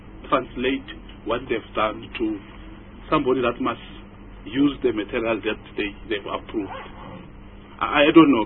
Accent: South Africa; Now, I'm born in South Africa, I grew up in South Africa. I'm more than 40 years old

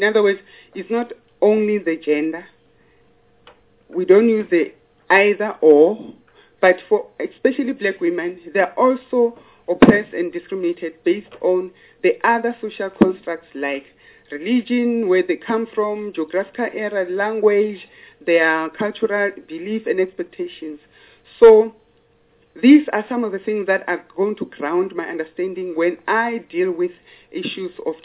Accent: Soweto, Gauteng, South Africa; also born or lived in Diepkloof / Venda; I was born at Diepkloof, Zone 6. I grew up in Soweto, where I finished my primary education

